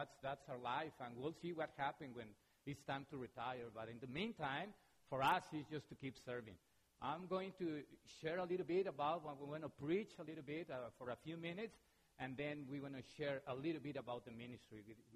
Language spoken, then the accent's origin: English; Mexico; I'm from Mexico.